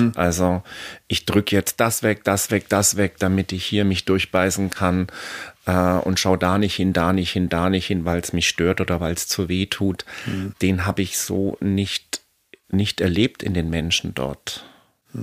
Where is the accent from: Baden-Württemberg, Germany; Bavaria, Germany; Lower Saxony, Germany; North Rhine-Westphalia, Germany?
North Rhine-Westphalia, Germany; bei uns im Ruhrgebiet